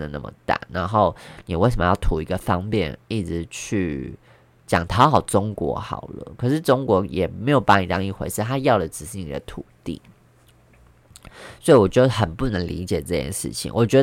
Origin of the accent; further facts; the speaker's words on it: Taiwan; 我觉得我对于身为台湾人是真的很骄傲的，